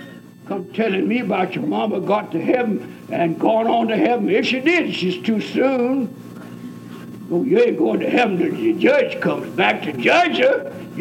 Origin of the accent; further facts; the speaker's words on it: United States; I'm glad I'm an American. I'm glad I'm born in America. They tell me I'm African, but no, I've never been there.